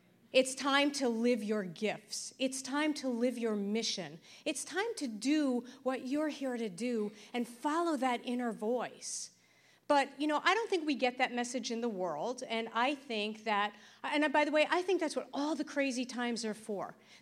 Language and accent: English; Brooklyn, New York, United States; And I grew up in Brooklyn, New York. Yay, Brooklyn, before it was cool. I grew up in Brooklyn. My family was Orthodox Jewish.